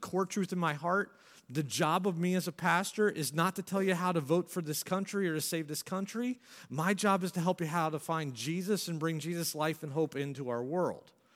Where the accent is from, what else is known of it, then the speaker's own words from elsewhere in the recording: United States; I'm an American through and through.